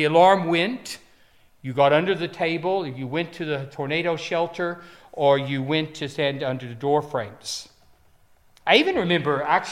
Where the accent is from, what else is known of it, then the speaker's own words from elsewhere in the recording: Texas, United States; moved away as an adult; now in United Kingdom; I grew up in Texas. You have already noted it's not a normal Welsh accent. I've been here about 4 years, but I haven't changed. I've actually been in the UK about 35 years